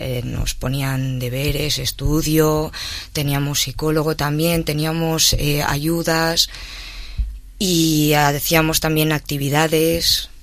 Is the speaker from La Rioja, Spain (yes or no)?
yes; La Rioja, Spain; soy la primera riojana que ha ido a la Fashion Week.